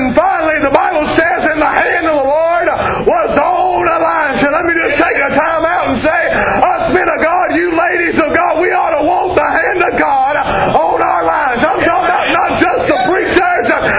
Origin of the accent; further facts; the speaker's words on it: Georgia, United States; And I know that ain't correct English, but I'm from Georgia, so.